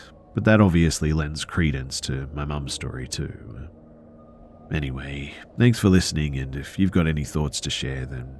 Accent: India; The thing is, too, is that I'm from India, of all places.

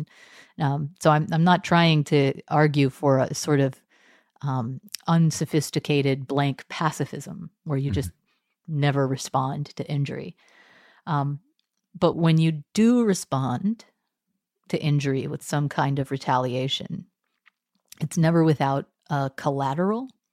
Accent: Texas, United States; I am Catholic. I was raised Methodist in Texas, and I converted to Catholicism later in life while I was earning my degree in Christian theology at Cambridge.

